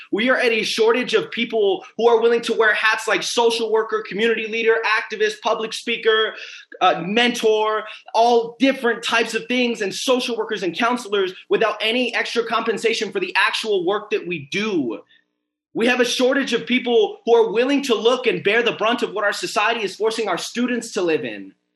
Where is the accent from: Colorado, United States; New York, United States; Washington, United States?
Colorado, United States; Denver; I'm from North Denver, which means that on the north side of Denver